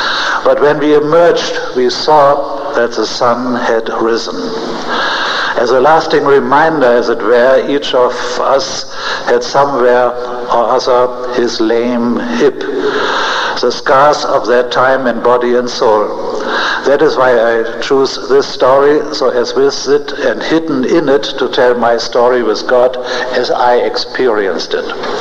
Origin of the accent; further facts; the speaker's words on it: Hamburg, Germany; English is a second language; 1948, 3 years after the war, with the age of 22, I was repatriated to my hometown Hamburg, which still lay in ruins.